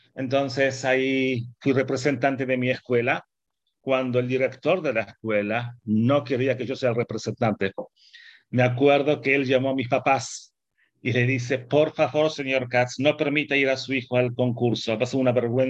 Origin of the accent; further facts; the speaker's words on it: Buenos Aires, Argentina; born there; nací en Buenos Aires. Y según me recuerdo, donde vivíamos cuando nací en la calle Corrientes. Nací en una familia religiosa